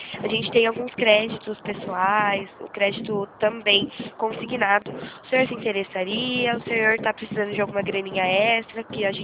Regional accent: Piracicaba, São Paulo, Brazil; eu sou de Piracicaba, eu estou falando de Piracicaba.

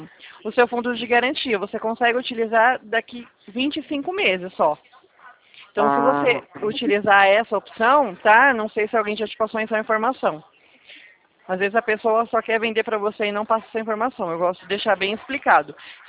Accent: Presidente Prudente, São Paulo, Brazil; sou aqui de Presidente Prudente, conhece? Estado de São Paulo?

